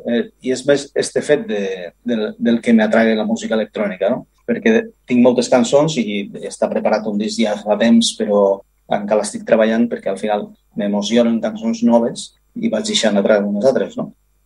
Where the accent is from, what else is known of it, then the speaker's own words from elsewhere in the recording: Catalonia, Spain; jo soc pues, de pares colombià i mare aragonesa, però nascut a Catalunya i soc català.